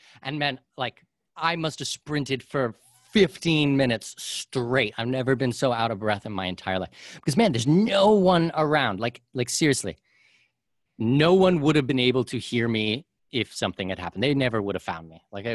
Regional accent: Canada; Now, like, I'm a Canadian and our taxes are ridiculous there.

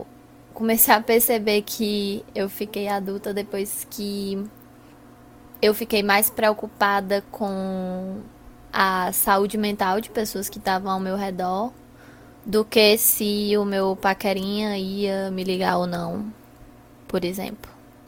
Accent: Ceará, Brazil; eu sou daqui do Ceará. E eu tenho 24 anos.

